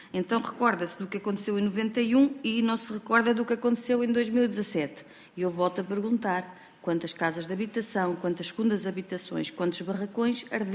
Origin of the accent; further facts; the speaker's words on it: Leiria, Portugal; eu sou também do Distrito de Leiria, quero que fique aqui isso registado, daí que também conheça bem o Conselho de Pedrógão e a Freguesia de Pedrógão.